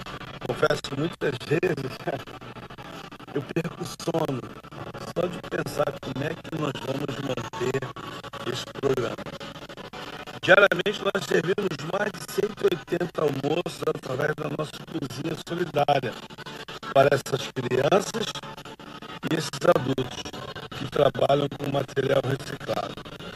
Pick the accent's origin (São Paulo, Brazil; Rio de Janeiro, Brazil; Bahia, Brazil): Rio de Janeiro, Brazil; Eu confesso para vocês que eu tenho 60 anos, sou carioca da Gema.